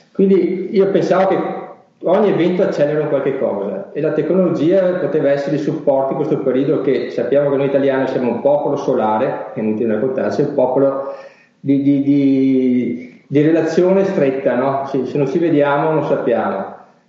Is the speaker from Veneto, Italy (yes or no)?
yes; Veneto, Italy; le aziende, siamo veneti, pedemontani.